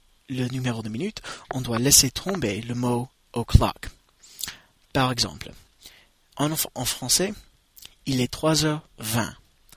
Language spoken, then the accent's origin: French; United States; French is a second language; Je m'appelle … je suis américain et j'ai créé ce podcast pour vous.